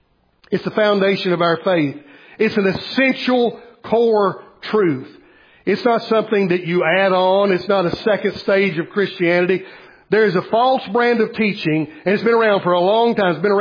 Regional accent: the South, United States; accent: Southern English; And here I am speaking English, or I guess I'm speaking Southern English. That's a different language than English.

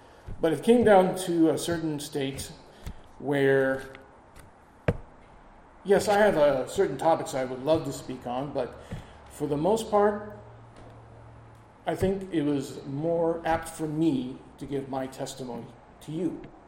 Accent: Anchorage, Alaska, United States; I grew up here in Anchorage from the mid-60s. I was born in 64, 1 month before that 9.2 quake decided to shake things up a bit.

